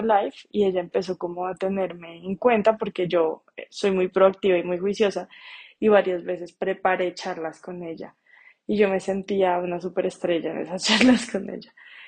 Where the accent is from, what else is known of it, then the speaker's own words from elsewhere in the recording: Colombia; sabe que soy colombiana, que tengo 2 hijos